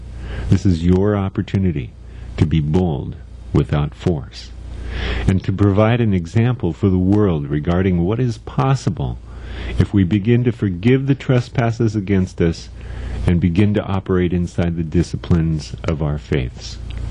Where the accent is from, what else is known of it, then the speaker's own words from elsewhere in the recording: United States; But then I'm an American, and I can only ask that we all share ideas.